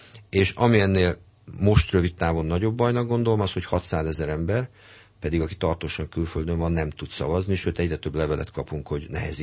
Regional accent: Hungary; nagyon büszke vagyok arra, hogy magyar vagyok

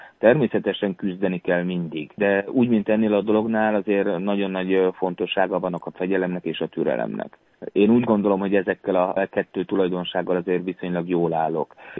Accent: Zalaegerszeg, Zala, Hungary; born there; az otthonom, a szülővárosom Zalaegerszegnek a díszpolgára lettem

